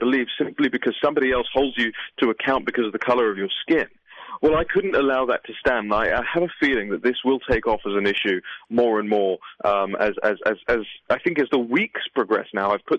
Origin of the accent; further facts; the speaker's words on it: United Kingdom; as you can hear from my accent, is I'm not an American. I'm from the United Kingdom, and in the United Kingdom, we have more and more we hear more and more about hate crimes nowadays.